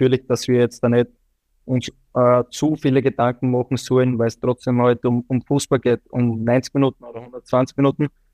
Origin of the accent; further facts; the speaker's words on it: Austria; Also ich glaube, als stolzer Österreicher muss das mitsingen.